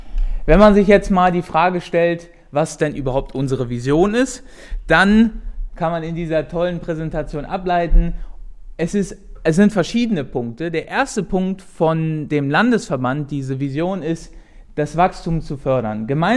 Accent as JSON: {"language": "German", "region": "Berlin", "country": "Germany", "tie": "born or raised there", "lives_now": "Bad Kreuznach, Germany", "said": "Ich komme ursprünglich aus Berlin, aber ganz am Rand von Berlin. Also doch auch auf dem Dorf aufgewachsen. Und dann bin ich über viele Umwege und, jedenfalls viele Wege nach Rheinland-Pfalz gekommen, nach Bad Kreuznach"}